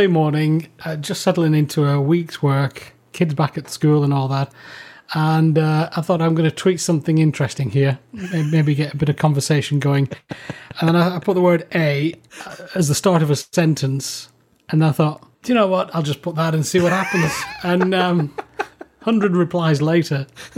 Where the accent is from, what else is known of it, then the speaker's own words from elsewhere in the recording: Northern England, United Kingdom; It's bizarre living in the South, being a Northerner.